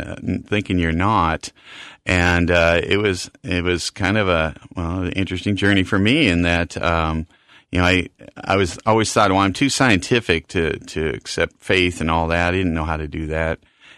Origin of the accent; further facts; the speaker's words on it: Mount Vernon, Washington, United States; born there; Yeah, I was born in Mount Vernon and out on the – we lived out by the tulip fields.